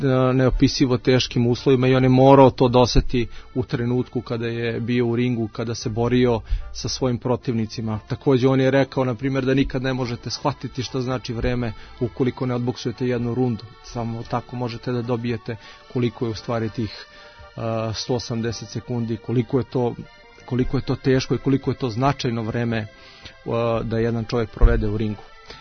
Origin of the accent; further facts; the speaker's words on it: Belgrade, Serbia; mi smo odrasli na Vračaru, Kursulovoj ulici